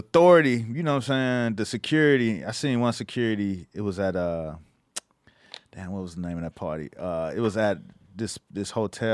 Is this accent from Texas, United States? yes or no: no; Miami, Florida, United States; And because I was from Miami, I was fresh out of Miami.